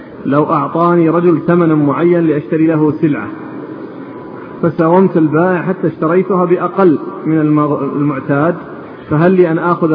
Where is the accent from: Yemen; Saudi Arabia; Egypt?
Saudi Arabia; العملة الموجودة الآن مثل عندنا في السعودية